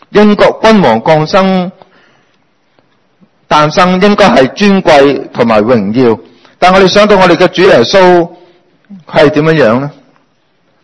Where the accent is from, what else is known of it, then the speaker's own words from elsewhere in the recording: China; 或者我哋中国人叫族谱啊